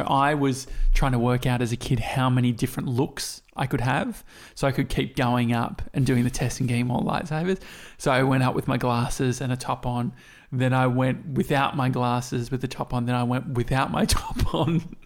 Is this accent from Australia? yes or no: yes; Australia; we come from Australia where basically everywhere we go out, you know, we have to be there 3 hours before.